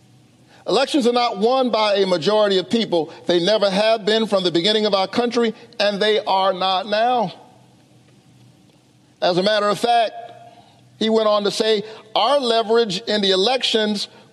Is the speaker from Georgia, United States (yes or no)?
yes; Savannah, Georgia, United States; I'm thinking about the kids in the Caton Homes housing projects where I grew up in Savannah, Georgia.